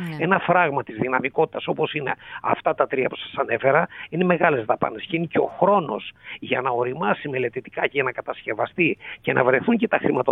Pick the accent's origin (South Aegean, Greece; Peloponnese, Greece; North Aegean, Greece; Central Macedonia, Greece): Peloponnese, Greece; Mani; Τελείως διαφορετική από την ιδιαίτερη πατρίδα μου τη Μάνη